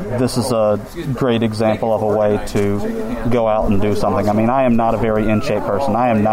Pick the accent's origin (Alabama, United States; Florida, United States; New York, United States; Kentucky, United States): Alabama, United States; Mobile; I am from Mobile, Alabama.